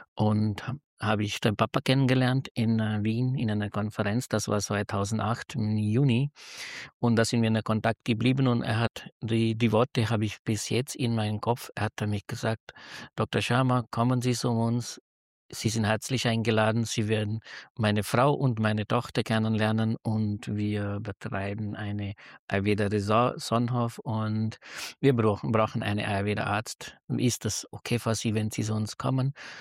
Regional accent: North India, India; born there; German is a second language; Geboren bin ich in Nordindien, das sind fast die Füße vom Himalayas. Das heißt, die Berge habe ich als Kind auch sehr gerne gehabt.

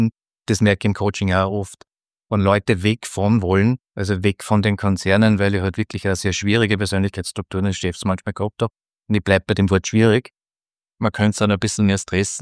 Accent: Upper Austria, Austria; Weil ich habe ja nie in Oberösterreich gearbeitet. Das ist meine Heimat, da ist mein Haus, alles hier.

